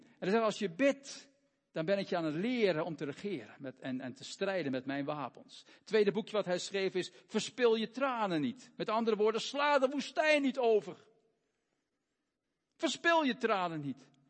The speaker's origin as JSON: {"language": "Dutch", "country": "Belgium", "said": "En ik ben soms nog een beetje oranje. Zelfs als Belg."}